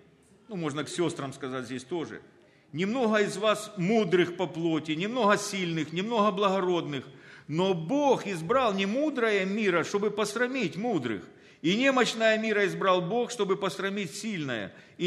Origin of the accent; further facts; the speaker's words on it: Zaporizhzhia, Zaporizhzhia Oblast, Ukraine; я из Запорожья, и имею жену, двоих детей, 7 внуков